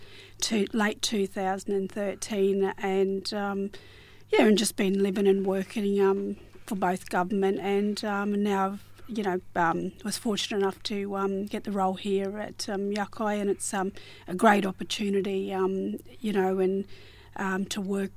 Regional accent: Mount Isa, Queensland, Australia; now in Perth, Australia; I'm originally born and bred in Mount Isa in North Queensland, and my family still reside there today, and have family connections all around northwest Queensland, and also into Central Australia

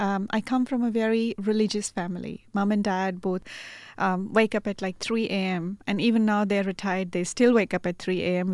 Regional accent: India; also born or lived in Gujarat / Maharashtra; So I was born in Gujarat, and I was only 13 days old when we moved actually from Gujarat state to Maharashtra state. So I've had an opportunity to sort of go around and live around India.

